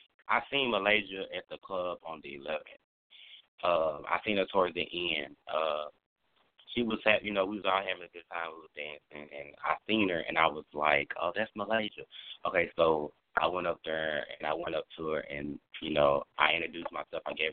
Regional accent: Dallas, Texas, United States; I grew up in Dallas, the outskirts of Dallas

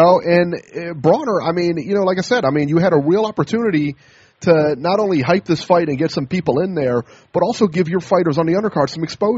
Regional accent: Ohio, United States; we fought a couple of months ago, but in the end, we're both from Ohio, and I root for you

